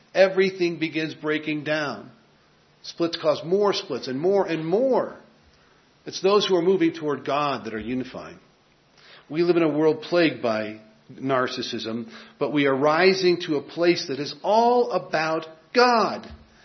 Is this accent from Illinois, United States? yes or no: yes; Chicago, Illinois, United States; now in Minnesota, United States; You know, I am originally from Chicago, now in Minnesota, and I'm fighting to keep the Cubs out of my head.